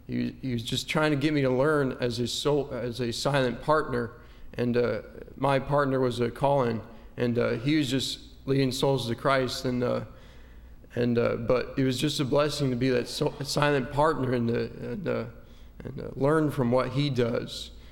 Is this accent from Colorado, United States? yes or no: yes; Fountain, Colorado, United States; I'm from Fountain, Colorado.